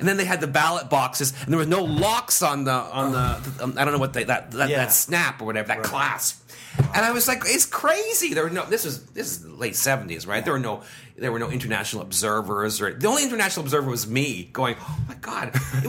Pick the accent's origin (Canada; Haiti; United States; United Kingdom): Canada; Brampton, Ontario; I grew up in Brampton in the 70s. I grew up in a time when Brampton was white. I mean, white.